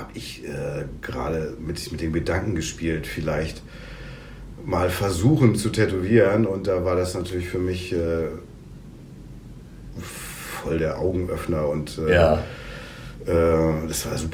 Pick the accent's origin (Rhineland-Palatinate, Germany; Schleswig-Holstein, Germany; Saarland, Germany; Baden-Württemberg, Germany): Schleswig-Holstein, Germany; Eckernförde; also born or lived in Hameln; now in Berlin, Germany; Ich bin geboren in Hameln, aber groß geworden im Norden in Eckernförde.